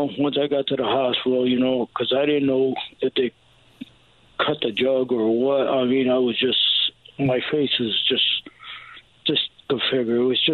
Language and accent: English; Bridgeport, Connecticut, United States; now in Milford, United States; I'm from Bridgeport. I lived in Milford for 28 years now.